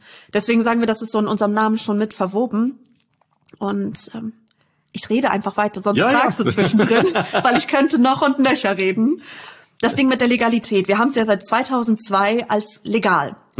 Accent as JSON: {"language": "German", "town": "Neuwied", "region": "Rhineland-Palatinate", "country": "Germany", "tie": "born or raised there", "said": "Ich bin gebürtige Neuwiederin, ich bin hier aufgewachsen"}